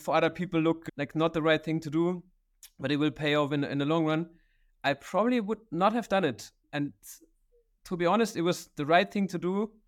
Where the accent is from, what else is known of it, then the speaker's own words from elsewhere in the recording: Karlsruhe, Baden-Württemberg, Germany; English is a second language; Where I come from, right? Where I grew up in Karlsruhe, you've been there.